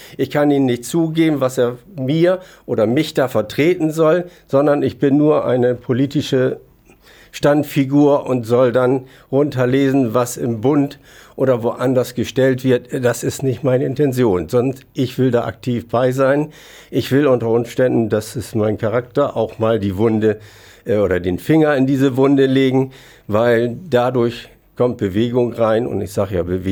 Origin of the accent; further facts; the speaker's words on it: Fedderwarden, Lower Saxony, Germany; Ich komme nun aus Fedderwarden. Das ist so ein bisschen Vorlagern vor Wilhelmshaven.